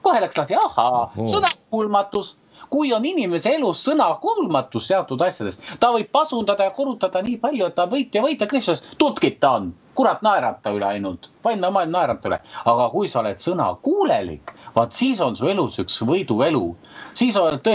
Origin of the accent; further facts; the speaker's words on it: Paide, Järva County, Estonia; ma kasvasin ka Paides koguduses üles.